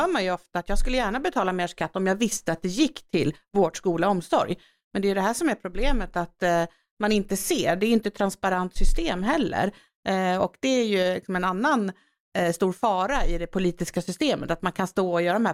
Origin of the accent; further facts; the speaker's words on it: Västertorp, Stockholm County, Sweden; also born or lived in Falun; jag var uppväxt i Västertorp.